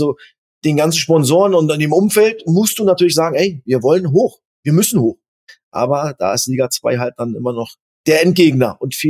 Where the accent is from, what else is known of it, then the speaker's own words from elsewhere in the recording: Cottbus, Brandenburg, Germany; born there; ich bin in Cottbus geboren, bei Energie Cottbus dann auch ausgebildet worden.